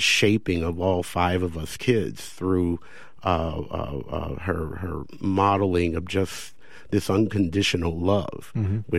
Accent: St. Louis, Missouri, United States; for a young black young man growing up in St. Louis, the tendency was to move that way and try to find myself there.

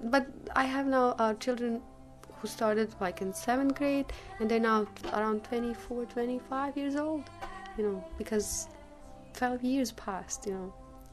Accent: Bosnia & Herzegovina; moved away; I am from Bosnia. I learned my first steps at fifth grade, and then I continued after the high school.

